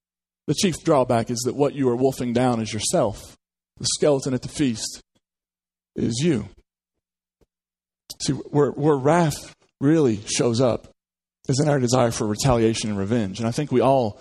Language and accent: English; United States; I'm from Hatfield-McCoy country.